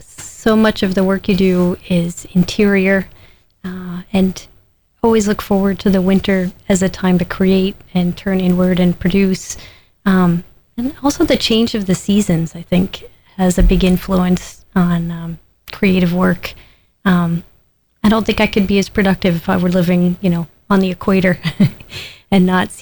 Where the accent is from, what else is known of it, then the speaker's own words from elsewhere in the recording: Maine, United States; Growing up in Maine, you hear the Maine voices, and Maine people are very connected to the landscape of their home.